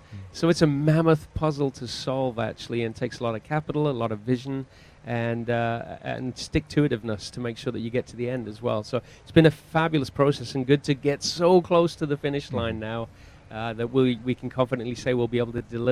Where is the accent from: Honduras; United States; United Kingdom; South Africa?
United Kingdom; now in Canada; Well, originally I'm a British transplant to Canada.